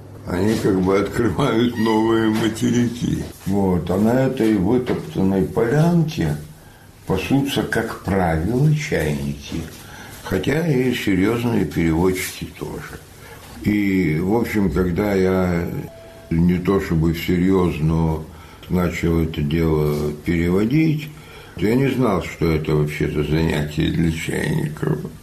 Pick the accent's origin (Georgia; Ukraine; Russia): Ukraine; Dnipro, Dnipropetrovsk Oblast; я же из Днепропетровска, сейчас это называется Днепро